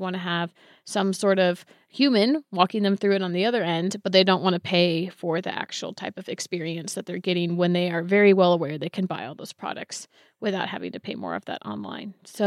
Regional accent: California, United States; I'm assuming it's because I grew up in the Bay Area

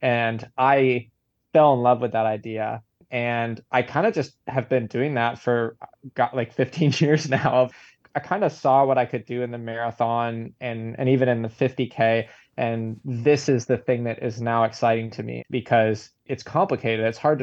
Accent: Boston, Massachusetts, United States; I grew up in Greater Boston, so pretty much at sea level.

